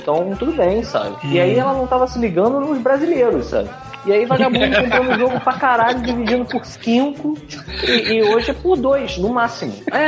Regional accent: Brazil; Porque, porra, a gente é brasileiro. E aí aqui é caro.

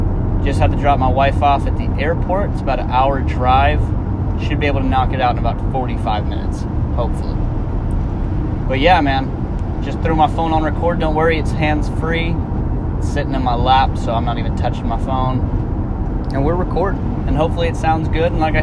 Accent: Texas, United States; I prepared so hard for the winter being up living in the Northwest because I don't live here, and I came from Texas

